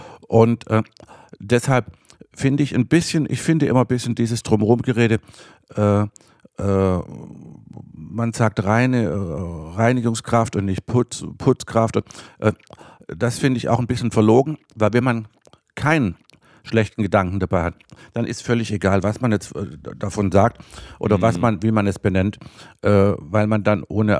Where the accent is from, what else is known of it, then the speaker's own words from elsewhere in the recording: Baden-Württemberg, Germany; Meine Eltern hatten ja ein Gasthaus und wie gesagt, Baden-Württemberg, damals war alles sehr auf Sauberkeit bedacht und deshalb bin ich auch schon so groß geworden.